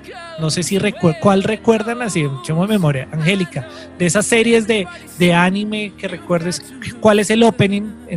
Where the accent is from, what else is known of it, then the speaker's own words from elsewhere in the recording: Bogotá, Colombia; nosotros como rolos